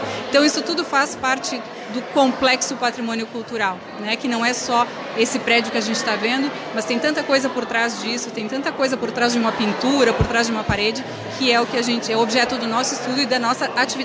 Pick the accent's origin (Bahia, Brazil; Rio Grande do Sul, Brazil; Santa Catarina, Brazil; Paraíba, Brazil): Rio Grande do Sul, Brazil; Pelotas; now in Carlos Barbosa, Brazil; Eu estou em Carlos Barbosa, eu sou natural de Pelotas e moro em Carlos Barbosa desde 2001. Então fazem 21 anos já que eu estou na cidade, que eu moro na cidade, que é a minha cidade, né? Que me adotou.